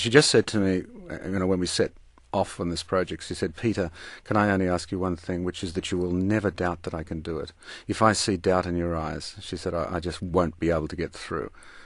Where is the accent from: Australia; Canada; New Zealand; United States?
Australia; I think I'm many things before I'm an Australian.